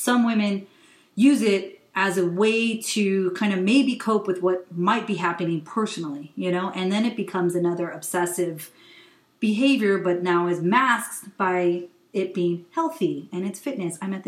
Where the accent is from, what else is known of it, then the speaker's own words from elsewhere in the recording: West Coast, United States; also born or lived in Hawaii; I was born in Hawaii, raised on in the West Coast. Part of my life and then part of my life in Hawaii.